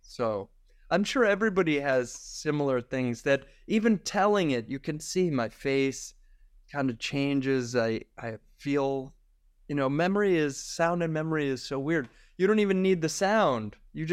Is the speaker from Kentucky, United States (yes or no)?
no; Michigan, United States; Snow, I grew up in Michigan